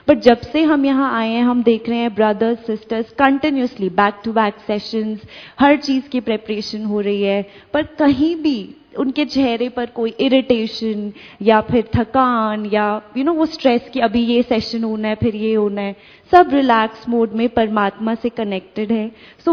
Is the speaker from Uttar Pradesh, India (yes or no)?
no; Delhi, India; मैं दिल्ली से हूँ, ब्रह्मा कुमारी शांति भवन किंग्सवे कैंप सेंटर से एसोसिएटेड हूँ।